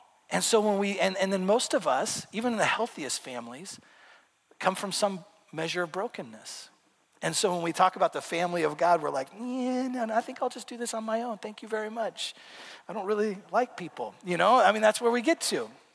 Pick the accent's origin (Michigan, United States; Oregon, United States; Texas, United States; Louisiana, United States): Oregon, United States; I grew up in Central Oregon, and I mean, we're up here in the Northwest, we're good.